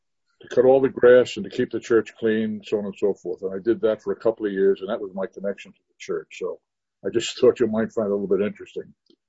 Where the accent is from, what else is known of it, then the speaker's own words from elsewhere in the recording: Richfield Park, New Jersey, United States; when I was growing up in Richfield Park, my closest friend was Charles Sievers